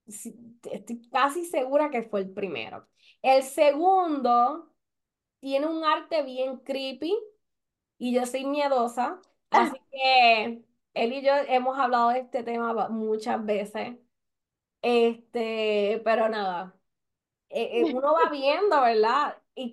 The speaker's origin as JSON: {"language": "Spanish", "country": "Puerto Rico", "said": "soy el boricua."}